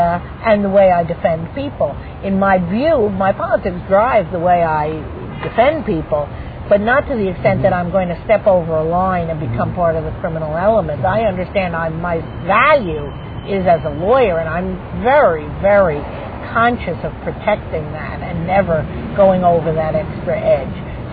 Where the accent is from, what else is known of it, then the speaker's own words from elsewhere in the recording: New York, United States; I'm a New Yorker, Clark, and, you know, we sometimes think everything stops west of the Hudson